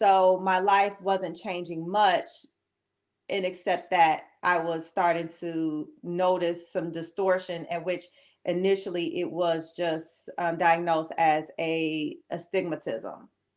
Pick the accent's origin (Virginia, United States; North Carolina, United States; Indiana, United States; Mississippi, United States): Indiana, United States; Gary; moved away as an adult; now in Houston, United States; I'm from Gary, Indiana, born and raised. I now live in Houston, Texas. I've been here about 12 years.